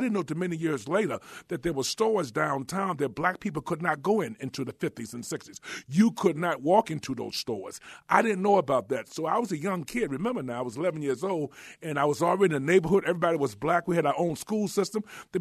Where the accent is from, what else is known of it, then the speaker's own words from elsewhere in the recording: Washington, District of Columbia, United States; And I grew up in Northeast Washington, Trinidad, Maryland Avenue neighborhood.